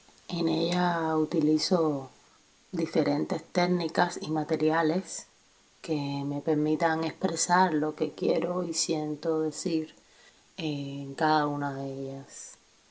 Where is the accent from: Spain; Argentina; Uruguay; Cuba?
Cuba; Havana; Soy artista visual cubana, nacida y residente en La Habana.